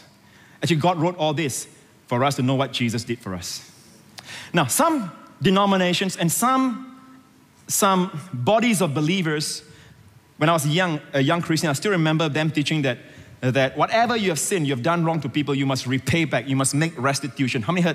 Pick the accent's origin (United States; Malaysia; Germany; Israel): Malaysia; Perak; also born or lived in Singapore; I lived for 8 years of my childhood in Malaysia, in Perak. And last year, I went back to my hometown where I grew up, and I looked for that provision shop.